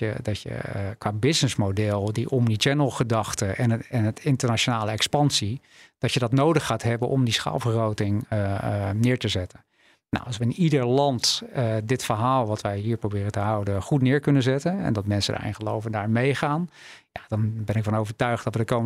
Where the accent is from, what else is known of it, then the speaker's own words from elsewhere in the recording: South Holland, Netherlands; Ik kom uit de buurt van Rotterdam.